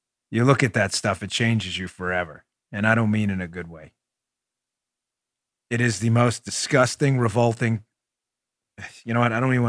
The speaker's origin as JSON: {"language": "English", "town": "Queens", "region": "New York", "country": "United States", "said": "I'm from Queens like Donald Trump."}